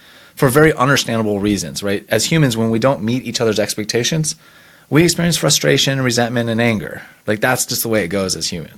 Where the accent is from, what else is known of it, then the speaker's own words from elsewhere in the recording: San Francisco, California, United States; also born or lived in Houston, Texas; I grew up on the West Coast, San Francisco area. So yes, grew up in a liberal environment. I lived in Houston, Texas.